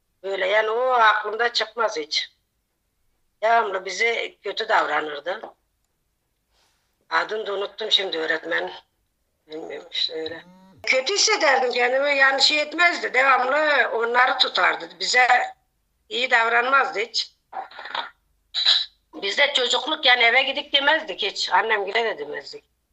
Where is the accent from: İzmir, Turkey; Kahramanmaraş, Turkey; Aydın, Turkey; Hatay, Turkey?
Kahramanmaraş, Turkey; Köprüağzı; Ben Köprüazı'nda doğdum, Pazarcık'ın köyü, Köprüazı. 1956'da doğdum, 12. ayın 10'u. Orada büyüdüm işte.